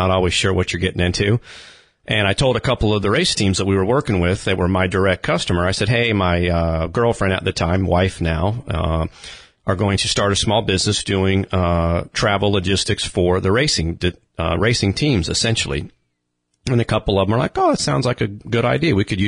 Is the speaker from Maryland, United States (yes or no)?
no; Kansas City, Missouri, United States; moved away as an adult; now in Florida, United States; But for me, I'm originally from Kansas City.